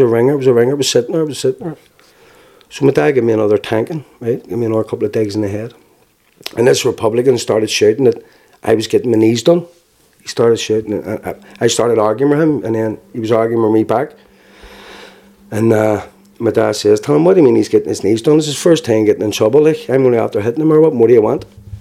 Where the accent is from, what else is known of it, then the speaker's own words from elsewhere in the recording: Belfast, Northern Ireland, United Kingdom; The provos then, when I grew up in Spring Hill, they were the good guys.